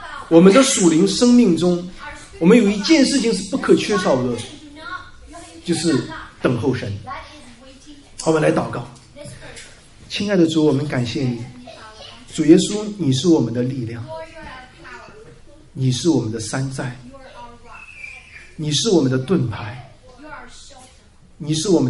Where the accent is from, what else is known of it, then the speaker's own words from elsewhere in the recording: Jiangsu, China; 他问我你是从哪里来的，我说从江苏来的